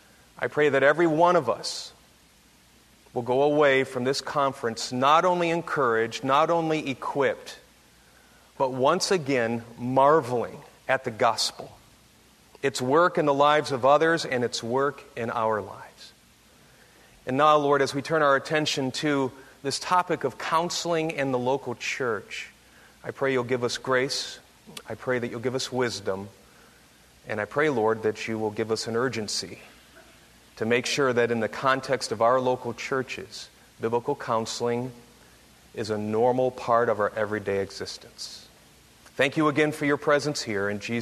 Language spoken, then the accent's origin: English; Michigan, United States; He's still upset that I said I'm from Michigan.